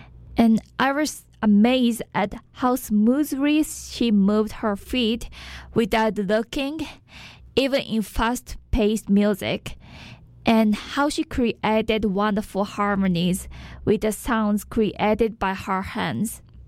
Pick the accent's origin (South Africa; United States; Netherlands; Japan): Japan; So because I'm from Japan, I hope she'll come to Japan again in the future.